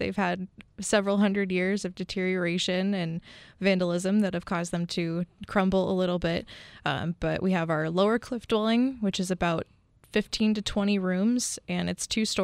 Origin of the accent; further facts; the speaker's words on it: California, United States; Yeah. So born and raised in the Bay Area near San Francisco.